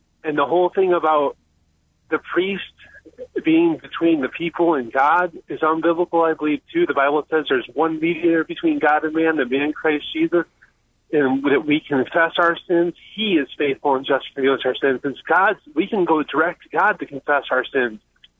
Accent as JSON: {"language": "English", "region": "Northeast", "country": "United States", "said": "I'm from the Northeast, and I have family, of course, are Catholic. Everyone up here is Catholic."}